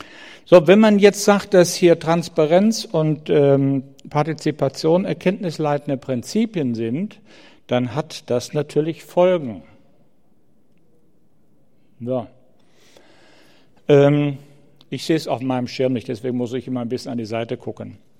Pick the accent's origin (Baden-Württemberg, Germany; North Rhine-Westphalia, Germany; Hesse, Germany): North Rhine-Westphalia, Germany; Ich komme aus dem Lande Nordrhein-Westfalen.